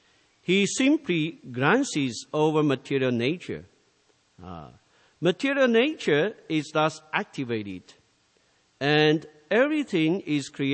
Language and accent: English; China; English is a second language; See, I was born in China, and I was raised in the atheistic way of life.